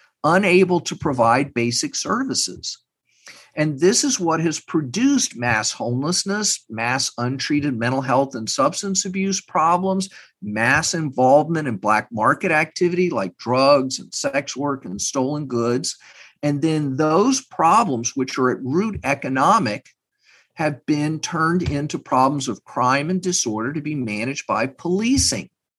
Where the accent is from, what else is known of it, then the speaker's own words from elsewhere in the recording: Texas, United States; I'm from Texas. I have family not far from Uvalde.